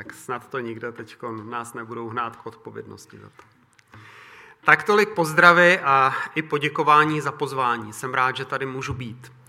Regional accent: Teplice, Ústí nad Labem Region, Czechia; born there; also born or lived in Chomutov / Dubí / Most / Plzeň; now in Tábor, Czechia; jsem celý život prožil na severu s výjimkou univerzitních let v Plzni, takže jsem rodák z Teplic, pak jsme bydleli v Chomutově, nejprve v Dubí, potom v Chomutově, potom v Mostě a poté jsme se přestěhovali tedy do tábora.

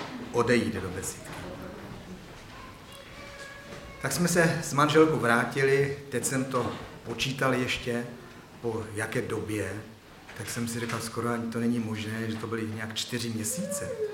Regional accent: Český Těšín, Moravian-Silesian Region, Czechia; Byli jsme v mém rodném kraji, Severní Morava, Slezsko, to znamená Český Těšín a okolí.

